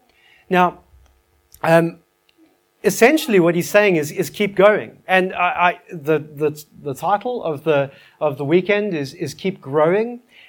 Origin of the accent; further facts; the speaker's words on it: South Africa; I know it's risky because I'm from South Africa and you never know what we're going to nick.